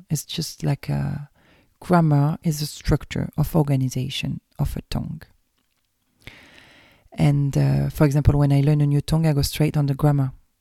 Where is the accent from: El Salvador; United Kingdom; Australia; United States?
Australia; I am Aussie.